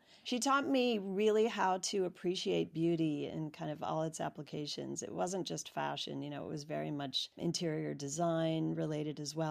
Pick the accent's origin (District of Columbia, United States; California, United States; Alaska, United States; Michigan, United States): District of Columbia, United States; Washington; I grew up in Washington, D.C.